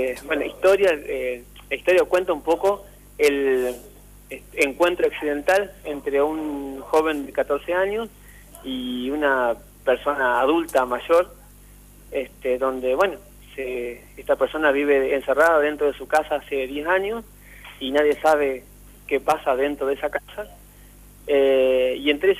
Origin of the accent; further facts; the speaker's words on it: María Grande, Entre Ríos, Argentina; Soy de María Grande, estoy viviendo acá hace un tiempo, hace unos meses. Igualmente trabajo en Paraná hace muchos años.